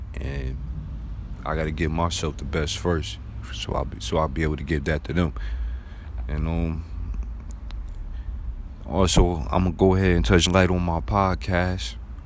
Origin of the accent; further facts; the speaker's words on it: Buffalo, New York, United States; But I'm a young man. I'm 30 years old. I'm from Buffalo, New York. I'm a laid back, outgoing guy.